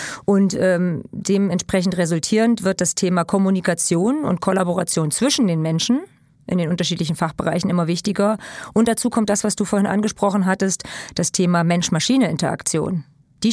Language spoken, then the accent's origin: German; Germany; weil wir sind ja Europäer, ja, und ich bin auch Europäer, bin Deutscher und bin Europäer.